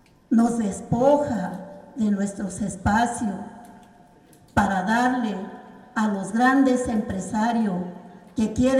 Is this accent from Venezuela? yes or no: no; Mexico; todos aquellos hermanos y hermanas que somos mexicanos